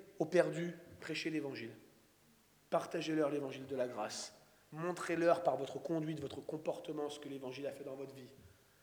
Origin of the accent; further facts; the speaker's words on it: France; par notre monde si confortable ici en France. Oh, nous râlons bien souvent sur nos conditions de vie. Nous sommes français, n'est-ce pas?